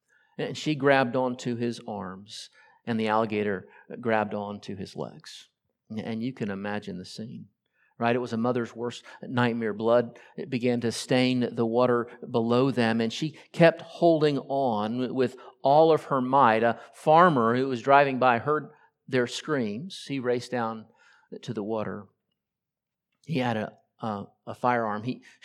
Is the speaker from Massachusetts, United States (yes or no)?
no; Florida, United States; David Huss tells the story of a young boy in southern Florida, and I grew up in Florida. This story makes total sense.